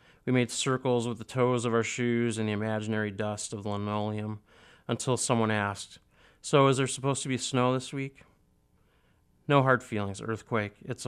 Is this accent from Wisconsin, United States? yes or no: yes; Wisconsin, United States; I'm from Wisconsin originally, which I think is pretty exotic if you look around.